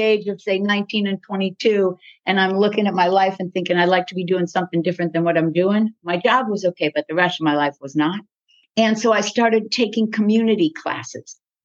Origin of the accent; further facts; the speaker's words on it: Fort Lauderdale, Florida, United States; also born or lived in North Carolina / Cocoa; I was born in North Carolina, and my parents moved first to Cocoa and then down to Fort Lauderdale when I was very young, less than 3 years old, I would say.